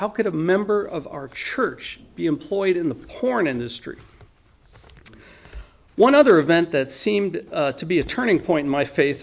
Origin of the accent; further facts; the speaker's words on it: New Jersey, United States; born there; I was born in Northeast New Jersey